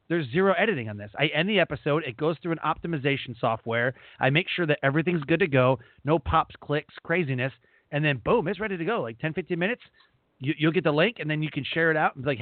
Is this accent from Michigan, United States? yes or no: yes; Detroit, Michigan, United States; now in North Carolina, United States; I'm in North Carolina right now, but I'm from Detroit.